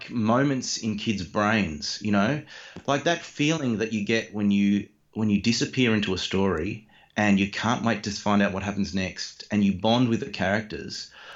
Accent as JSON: {"language": "English", "town": "Hobart", "region": "Tasmania", "country": "Australia", "tie": "born or raised there", "said": "Certainly in growing up in Hobart, I never met a single author."}